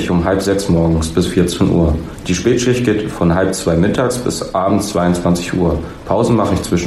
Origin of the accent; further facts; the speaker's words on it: Hesse, Germany; 19 Jahre alt, ich komme aus Mittelhessen.